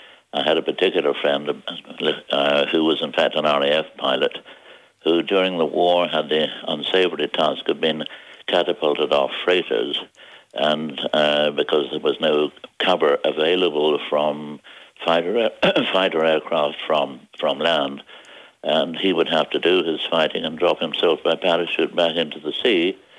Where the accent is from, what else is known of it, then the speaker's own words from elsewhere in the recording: Ireland; once he heard I came from Ireland, he started to talk about Irish politics